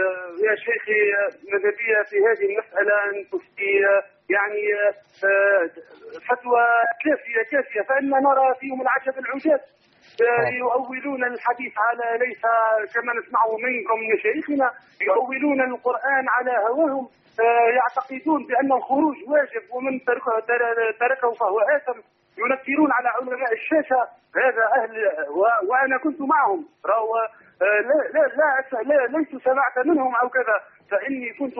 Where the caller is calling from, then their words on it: Tunisia; لدي سؤال، عندنا في تونس